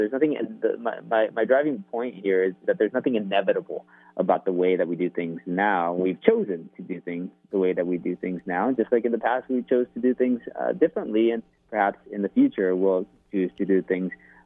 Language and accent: English; United States; born there; A big part of why I'm in the United States, I was born in the United States, is through family ties.